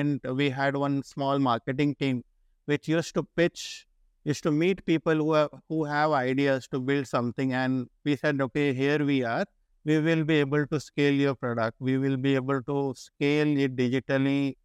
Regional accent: Kolkata, West Bengal, India; kept me glued in India, especially in my hometown in Calcutta, that, I will stay here and I will do for the city of mine

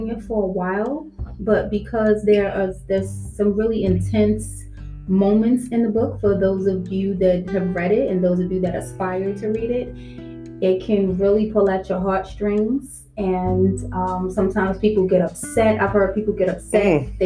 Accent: Harlem, New York, United States; I'm from Harlem, New York. I'm an entertainer.

